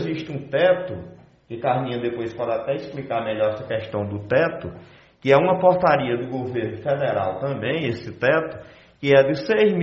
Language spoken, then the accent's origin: Portuguese; Salgadinho, Brazil; em especial de Salgadinho, que é a minha terra, né?